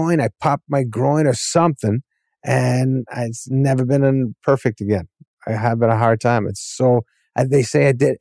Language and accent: English; New England, United States; By the way, when I was growing up in New England, I'd see a movie in California.